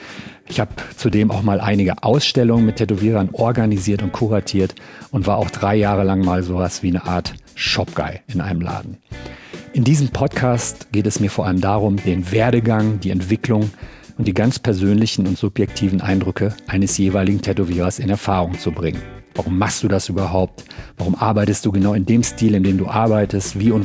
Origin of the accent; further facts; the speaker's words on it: Gelsenkirchen, North Rhine-Westphalia, Germany; ich komme ja aus Gelsenkirchen